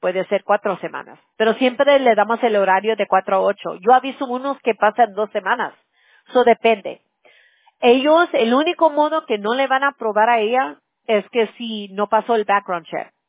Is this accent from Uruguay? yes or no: no; United States; accent: pocho Spanish; Spanish is a second language; Como mi español de pocha, ¿no?